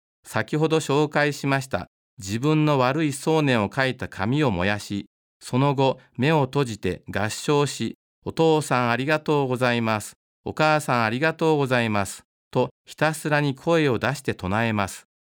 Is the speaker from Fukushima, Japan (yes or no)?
no; Aichi, Japan; 私は地元の愛知県教科部で働くことになり